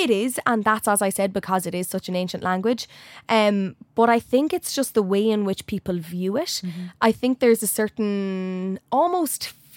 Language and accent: English; Leinster, Ireland; Yeah, I suppose I'm from County Longford, so I wasn't necessarily raised surrounded by the language in the same way that other people have been.